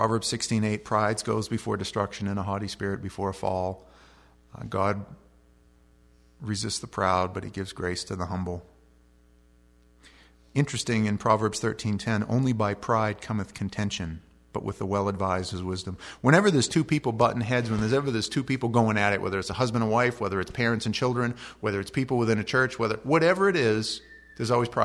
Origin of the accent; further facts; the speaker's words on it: United States; It really should be, I'm grateful that I'm American.